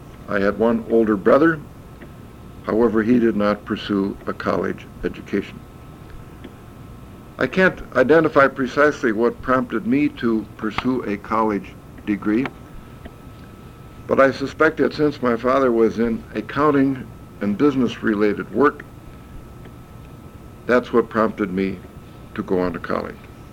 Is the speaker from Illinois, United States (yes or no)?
yes; Galena, Illinois, United States; born there; also born or lived in Manitowoc, Wisconsin; now in Plymouth, United States; I was born in Galena, Illinois, on December 16, 1922, the youngest of three children. We lived in Galena for approximately the first 5 years of my life when my father located a different job in the city of Manitowoc, Wisconsin.